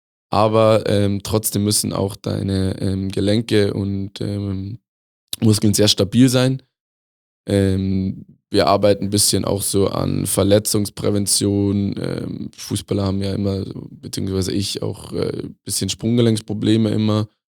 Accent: Bavaria, Germany; Ich komme aus dem Großraum Rosenheim, ja.

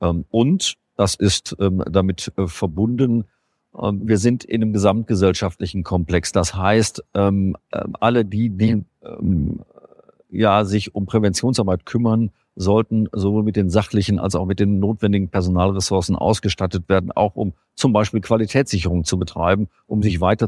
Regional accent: North Rhine-Westphalia, Germany; ich bin ein Kind des Ruhrgebietes und ich sage an dieser Stelle immer eher scherzhafter Natur, ich bin katholisch

